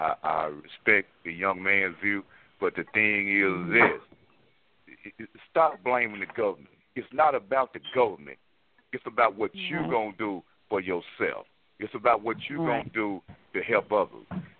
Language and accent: English; Memphis, Tennessee, United States; look, man, hey, I'm from Memphis. You know what I'm saying? I don't gang bang like that.